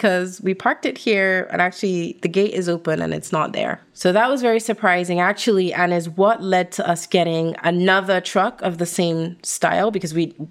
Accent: London, United Kingdom; So we're going to London with our family. That's where I was actually raised. I was born in London, even though my accent does not sound like it.

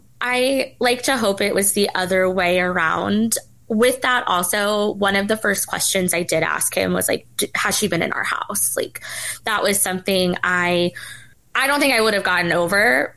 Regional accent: New York City, New York, United States; I said I was from New York City, but this was down south.

